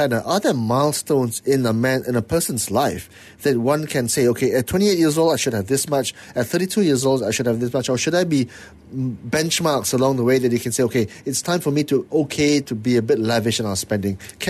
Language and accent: English; Penang, Malaysia; I grew up in Penang, and I'm a true blue Penangite, and I consider myself Penangite first and foremost, okay?